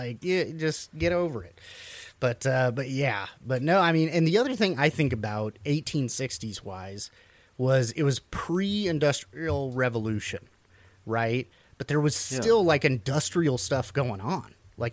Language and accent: English; Missouri, United States; growing up in Missouri, we were, if we were below the Mason-Dixon, you were Confederate. Above it, they were the Northerners. And so I grew up in Southwest Missouri.